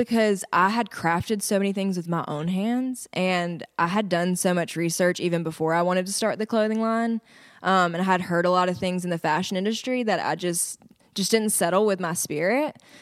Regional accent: United States; And I was like, well, I'm Native American and like we have a teepee, you know, what about tribe?

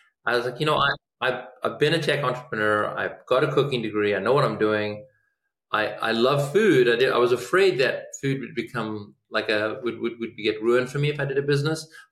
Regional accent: California, United States; As strange as it sounds, I come from Silicon Valley, and 5 or 6 years later, people still were not using email.

